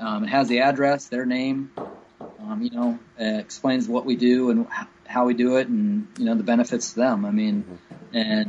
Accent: Columbus, United States; I'm from Columbus, which is about 2 hours away from here.

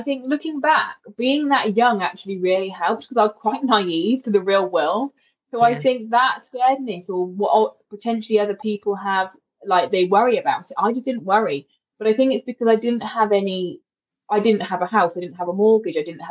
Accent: Oxford, South East England, United Kingdom; my family and my partner's family both still live in Oxford. And like I say, we are from Oxford, so we know the area really well.

